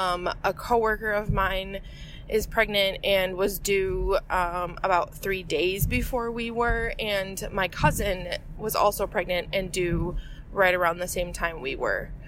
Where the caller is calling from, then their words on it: Waukesha, Wisconsin, United States; I'm calling from Waukesha, Wisconsin.